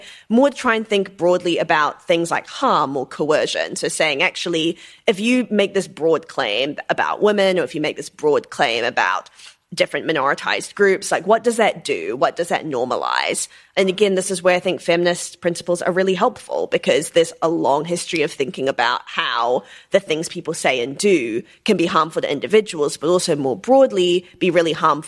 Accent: Auckland, New Zealand; I'm 29. I grew up in Auckland, New Zealand as a multiracial person.

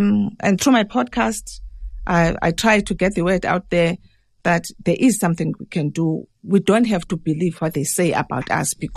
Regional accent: South Africa; growing up in South Africa and personally experiencing sexism in the workplace and in society generally, and experiencing racism in the workplace and in society

